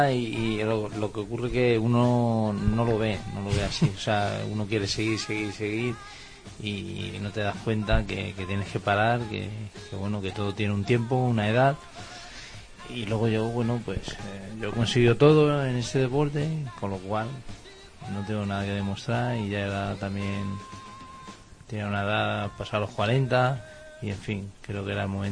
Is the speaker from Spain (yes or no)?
yes; Spain; siendo español